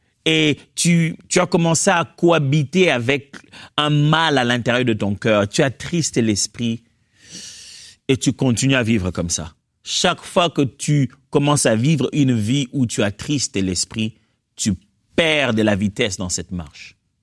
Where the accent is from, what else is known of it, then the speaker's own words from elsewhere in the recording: Kinshasa, DR Congo; j'ai grandi au Congo, à Kinshasa.